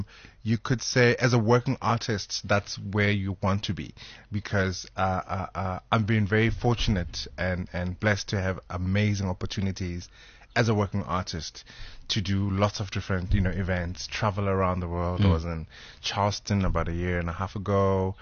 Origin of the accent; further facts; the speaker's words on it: Soweto, Gauteng, South Africa; also born or lived in Ohio, United States; I grew up in Orlando East, Soweto. I went to study in the States, in Ohio, mm-hmm. Ohio Wesleyan. Hello, yeah. Came back in 99